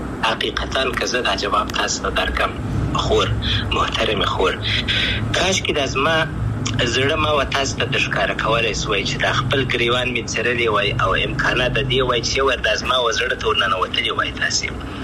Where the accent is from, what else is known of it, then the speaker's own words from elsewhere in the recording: Afghanistan; افغانستان خو زما دی، زه افغان یم